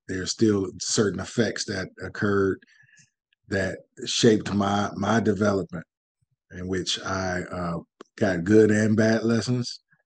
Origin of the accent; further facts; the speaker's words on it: Detroit, Michigan, United States; from Detroit, Michigan. Born and raised here